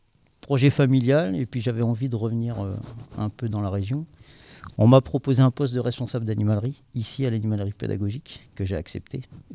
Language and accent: French; Vendôme, Centre-Val de Loire, France; Alors moi, en fait, je suis originaire de Vendôme.